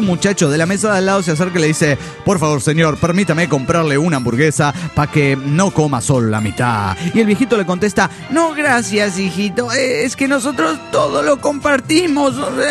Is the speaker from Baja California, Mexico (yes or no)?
yes; Tijuana, Baja California, Mexico; de Tijuana, México.